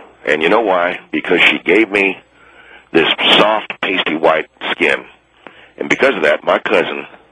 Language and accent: English; West Lafayette, Indiana, United States; Right, that's I'm from there, West Lafayette.